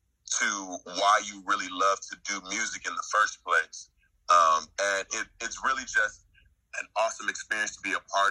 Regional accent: Chicago, Illinois, United States; I'm from Chicago, Illinois, and I am a vocalist.

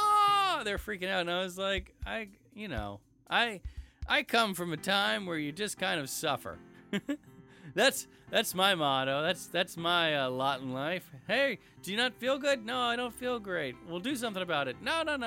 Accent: Georgia, United States; I'm from Georgia. You would have thought I would have had crawfish.

